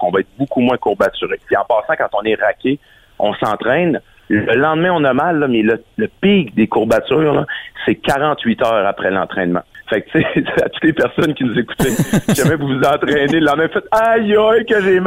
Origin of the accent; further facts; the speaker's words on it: Quebec, Canada; Puis en tant que Québécois, ben je serais porté à dire achetez donc du sirop d'érable